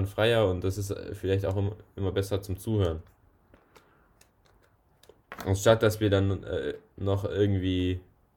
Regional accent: Hamburg, Germany; also wir kommen ja beide aus Hamburg.

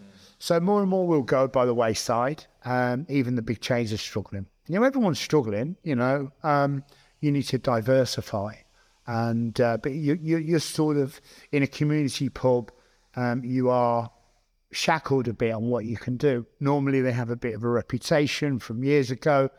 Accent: Glasgow, Scotland, United Kingdom; born there; now in Coventry, United Kingdom; Yeah, I was born in Glasgow.

